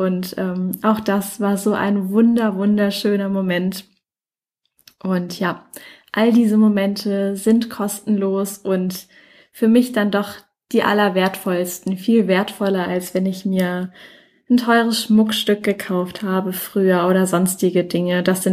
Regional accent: Mannheim, Baden-Württemberg, Germany; Ich komme ja ursprünglich aus Mannheim.

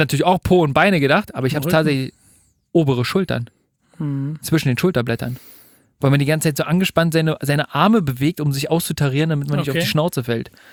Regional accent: Berlin, Germany; den Fakt kennt man natürlich als Berliner, das stimmt.

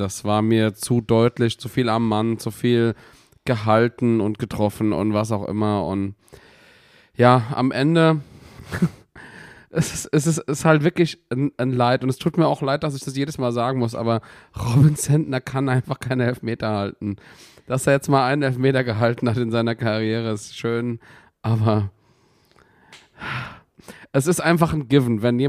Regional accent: Mainz, Rhineland-Palatinate, Germany; als Mainzer braucht man manchmal einfach da auch so einen Nackenklatscher.

